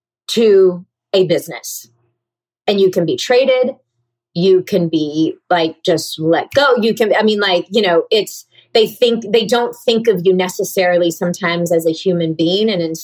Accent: the South, United States; Especially growing up in the South, because, you know, it seems very clear that like a lot of people raise their daughters to be these princesses

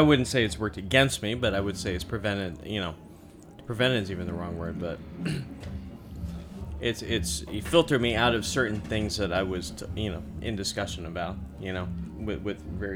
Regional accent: Kentucky, United States; Yeah, I'm from Kentucky. I've been to the Appalachians.

